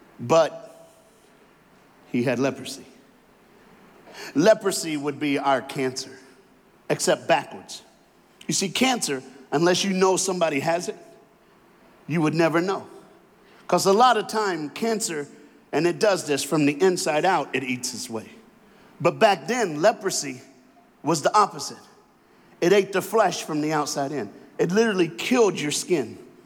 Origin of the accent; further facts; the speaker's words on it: United States; Because I'm black, I'm from America, and that's how black preachers roll